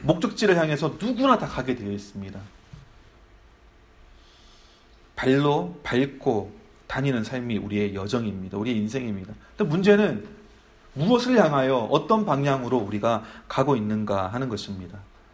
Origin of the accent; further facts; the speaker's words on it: South Korea; 한국에서 태어나고 또 살아가면서 가장 많이 듣게 되는 말 중에 하나가 줄을 잘 서야 된다라고 하는 그런 이제 말입니다.